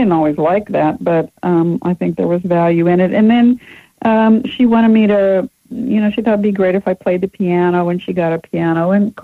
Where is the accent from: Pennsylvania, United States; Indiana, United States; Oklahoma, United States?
Oklahoma, United States; I grew up in Oklahoma under gigantic big skies